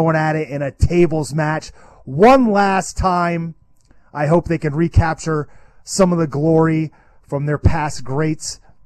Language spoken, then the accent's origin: English; Massachusetts, United States; coming to us from my home state, actually, in Massachusetts